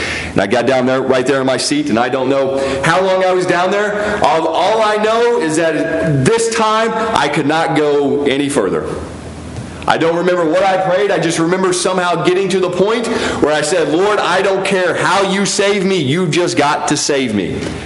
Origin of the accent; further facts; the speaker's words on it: Hendersonville, United States; I was born and raised in Hendersonville, just right up the road, probably about 30 minutes from here.